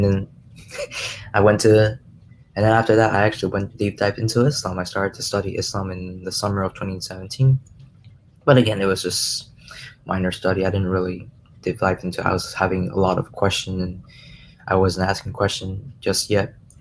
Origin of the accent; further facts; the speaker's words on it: Taiwan; Well, growing up in Taiwan, we're mostly Buddhist and Taoist.